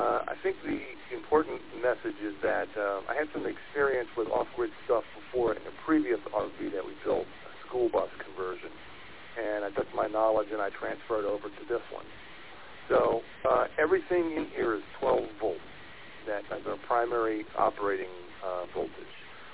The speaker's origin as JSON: {"language": "English", "region": "Louisiana", "country": "United States", "said": "She is from Minnesota. I'm from Louisiana."}